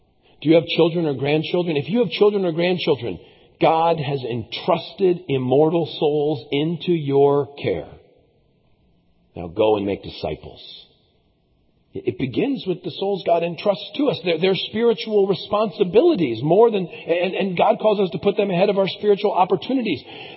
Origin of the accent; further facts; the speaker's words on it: Connecticut, United States; Now, when I grew up in church in Connecticut